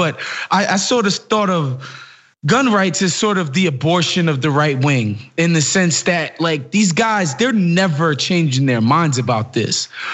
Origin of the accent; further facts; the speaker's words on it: New York, United States; And, you know, as a New Yorker, I grew so cynical